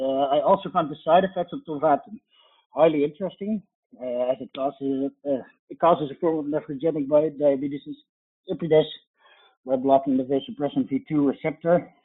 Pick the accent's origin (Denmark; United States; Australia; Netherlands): Netherlands; Groningen; I am from Groningen, the Netherlands